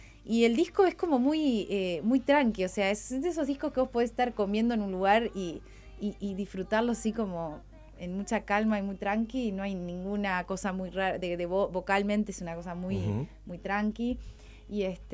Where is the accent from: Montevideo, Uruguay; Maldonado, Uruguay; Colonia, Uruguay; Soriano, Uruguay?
Soriano, Uruguay; Dolores; now in Los Angeles, United States; Sí, bueno, nací acá, es de historia larga, pero me crié en Dolores y yo creo que soy de ahí.